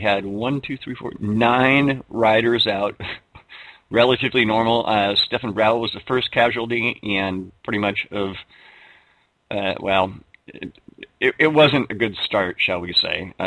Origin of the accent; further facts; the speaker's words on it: United States; Well, I'm American.